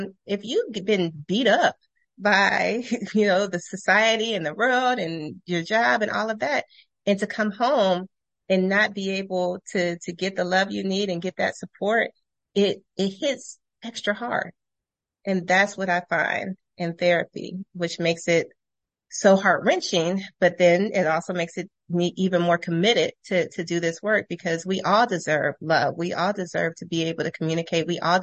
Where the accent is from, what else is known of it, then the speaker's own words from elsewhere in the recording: Columbus, Ohio, United States; I'll be hopefully doing one in Ohio really soon, in Columbus, my hometown.